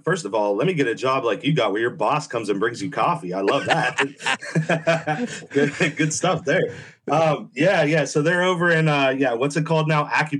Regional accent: Northeast, United States; I'm originally from the Northeast

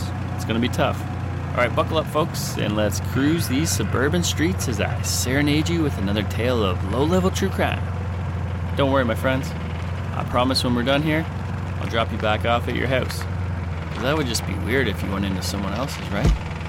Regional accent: Canada; I'm your Canadian host … coming at you straight out of the closet with another tale from up north, eh?

